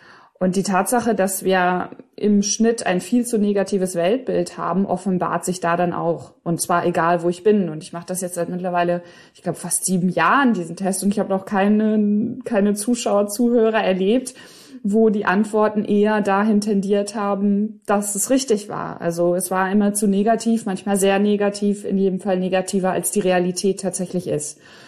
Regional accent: Hiddenhausen, North Rhine-Westphalia, Germany; also born or lived in England; Meine Heimat ist ein Dorf, das heißt Hiddenhausen. Also das heißt wirklich so, ist kein Witz. Weil wenn man überlegt, dass Hidden ja auf Englisch, also ich habe ja lange auch in England gelebt, versteckt heißt, also so bin ich aufgewachsen, sehr versteckt in einem kleinen Dorf in Ostwestfalen-Lippe.

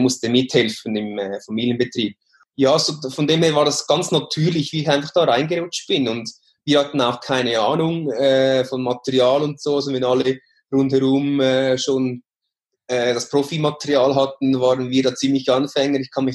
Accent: Dielsdorf, Zurich, Switzerland; Jahrgang 86, das heißt 33 geworden dieses Jahr. Ich bin zu Hause in Dielsdorf im Zürcher Unterland, neben dem Flughafen, auch aufgewachsen in der Region.

